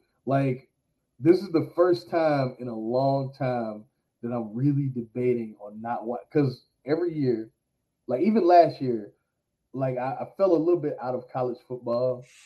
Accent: Newport News, Virginia, United States; born there; I was born in Newport News, Virginia. You know, either you're a fucking Cavalier fan or a Hokie fan.

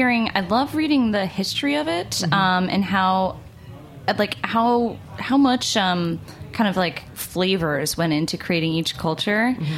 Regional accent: United States; you know, as an American, I haven't seen enough celebration and talk about these dishes.

